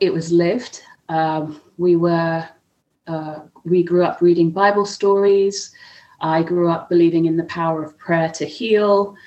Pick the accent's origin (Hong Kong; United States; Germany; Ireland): Hong Kong; And so growing up in Hong Kong in the, I guess, the 90s, 80s, 90s, it was a really interesting time. And my family actually have a long history in the region. My dad also grew up in Hong Kong.